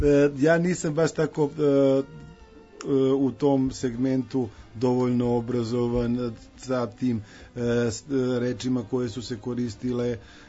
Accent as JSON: {"language": "Serbian", "town": "Niš", "region": "Nišava District", "country": "Serbia", "accent": "southern Serbian", "said": "sam slab sa dijalektom, bez obzira što imam i akcenat juga, da smo odozdo iz Niša i rodom porodici iz Bele Palanke"}